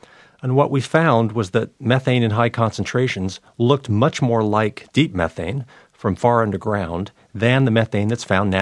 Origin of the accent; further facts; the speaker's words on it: North Carolina, United States; It's coming to my home state of North Carolina.